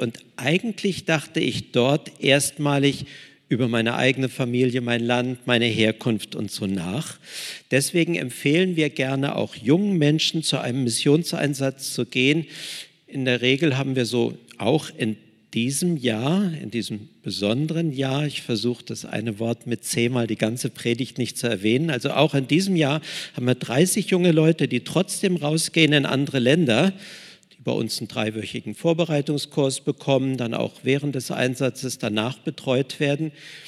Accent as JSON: {"language": "German", "country": "Germany", "tie": "born or raised there", "said": "danke für Deutschland, danke. Plötzlich stiegen Bilder in mir hoch, Bilder, die daheim für mich normal sind."}